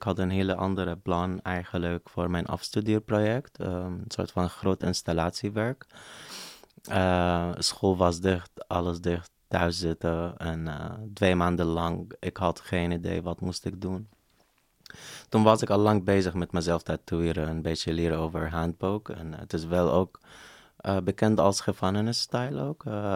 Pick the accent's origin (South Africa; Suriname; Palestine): Palestine; Tantura, Haifa District; Dutch is a second language; now in Europe; ik kom uit Palestina en dit is mijn dorp. We komen uit Tantura en dit is in Haifa.